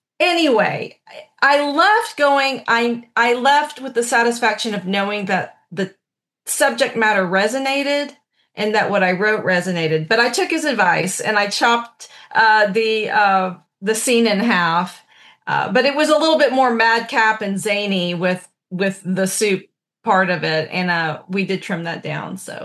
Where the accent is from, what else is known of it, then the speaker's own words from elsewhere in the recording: Blanton, United States; I'm really from an unincorporated part outside of Dade City called Blanton. And Blanton was rural. It was hilly. We were outside all the time.